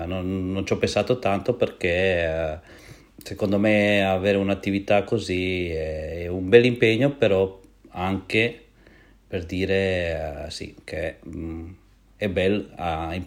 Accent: Romania; Italian is a second language; also born or lived in Bergamo; now in Italy; sono da Romania, sono arrivato 16 anni fa in Italia, 8 anni ho fatto a Bergamo e dopo sono arrivato qua, sulle parti agordine.

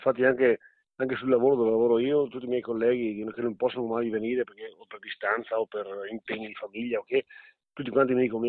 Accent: Agordo, Veneto, Italy; Io sono di Agordo, io ho detto, ma proprio di Agordo? No, di Viamonte.

